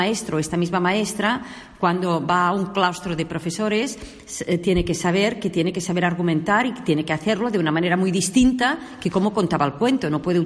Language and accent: Spanish; Catalonia, Spain; voy a poner un ejemplo que como catalana pues lo conozco de primera mano